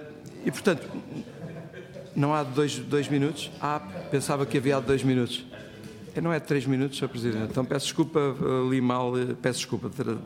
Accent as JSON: {"language": "Portuguese", "country": "Portugal", "said": "E continuamos, enquanto portugueses, a não estar descansados em relação a tudo isto"}